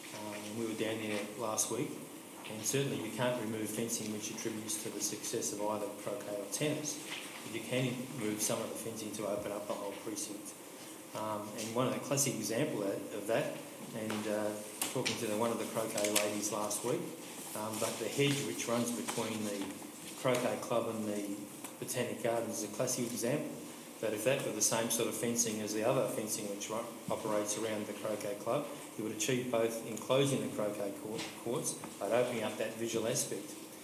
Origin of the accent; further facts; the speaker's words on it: Eltham, Victoria, Australia; I grew up in Eltham